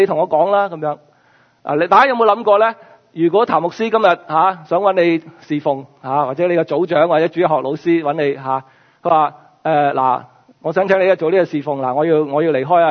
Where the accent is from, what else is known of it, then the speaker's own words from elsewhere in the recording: China; 我中國人嗰種難得，難得係呢係好難啊